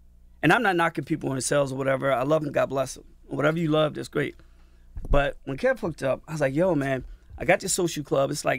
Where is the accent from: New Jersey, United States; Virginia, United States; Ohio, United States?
New Jersey, United States; I'm from Norton, New Jersey. You know, now I've traveled the world